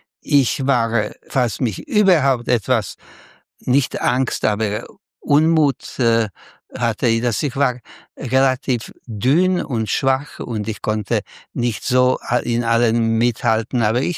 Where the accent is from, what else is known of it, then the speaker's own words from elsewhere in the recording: Slovakia; German is a second language; also born or lived in Czech Republic; in meiner Kindheit in Slowakei, aber auch in Tschechien und im Militär